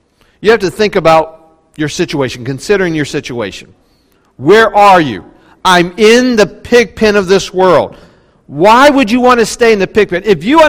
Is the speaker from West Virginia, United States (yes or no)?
yes; West Virginia, United States; born or raised there